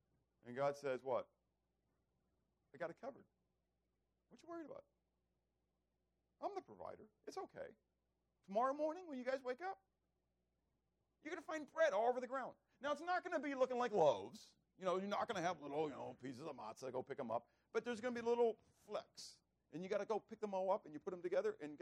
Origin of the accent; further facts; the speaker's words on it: United States; I'm an American. I served. I love my land.